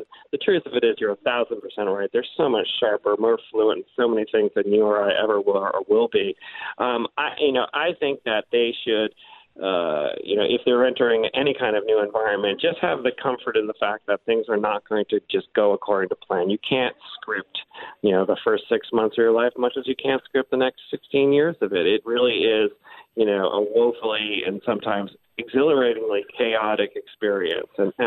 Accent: Massachusetts, United States; I came from Massachusetts. I was not, familiar with the school terribly much

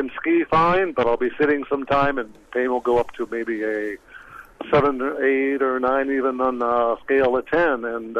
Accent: Elk Grove, California, United States; Actually, I'm from Elk Grove, but I'm driving in Wisconsin because I cross-country ski up here all the time.

